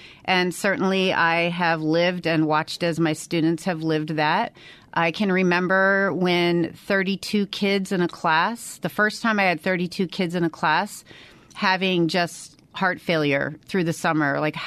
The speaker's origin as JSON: {"language": "English", "town": "Phoenix", "region": "Arizona", "country": "United States", "tie": "born or raised there", "said": "I grew up in Phoenix, Arizona. I went to Chaparral. I've lived in Legislative District 28 pretty much my entire life, except for when I went to run track at UCLA and then moved back home."}